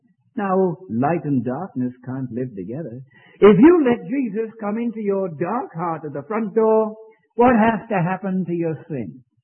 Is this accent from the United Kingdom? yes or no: yes; England, United Kingdom; I'm an Englishman. You don't know that, of course, because I don't have an accent anymore.